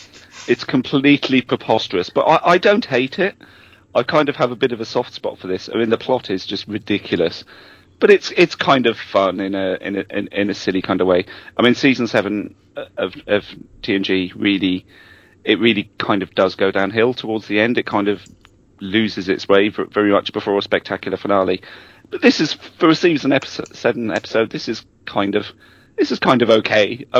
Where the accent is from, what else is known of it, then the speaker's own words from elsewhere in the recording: North East England, United Kingdom; I grew up in Northumberland, so yeah, it's about 7 hours.